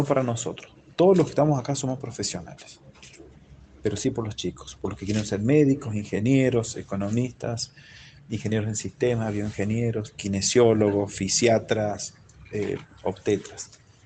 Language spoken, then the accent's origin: Spanish; Mercedes, Argentina; A mí me duele muchísimo como mercedino, como argentino, como profesor universitario